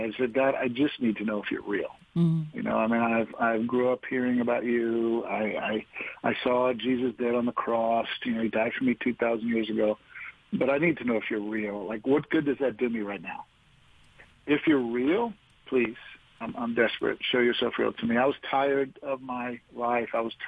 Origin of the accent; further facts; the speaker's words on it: Pittsburgh, Pennsylvania, United States; large Catholic family from Pittsburgh, Pennsylvania. Things were good. My faith was just what I did. I was born in Pittsburgh. I was the sixth and I was Catholic.